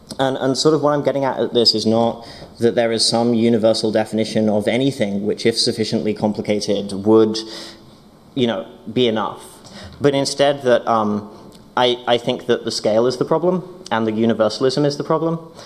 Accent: United Kingdom; I'm British, so I have a tendency to say

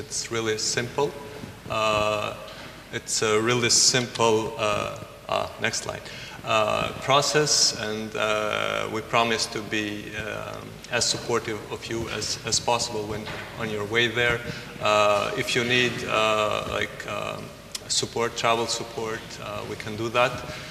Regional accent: Kosovo; I come from Kosovo

